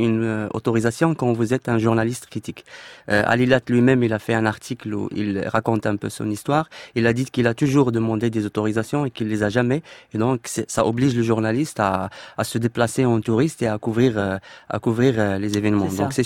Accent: Drâa-Tafilalet, Morocco; moi-même je suis issu de la région de Ouarzazate qui est

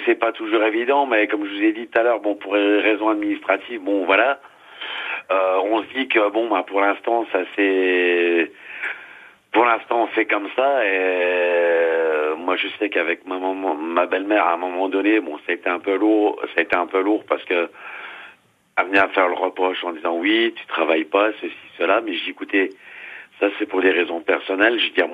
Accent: Ars-sur-Moselle, Grand Est, France; Moi, je suis d'Ars-sur-Moselle, hein, c'est à 10 km de Metz

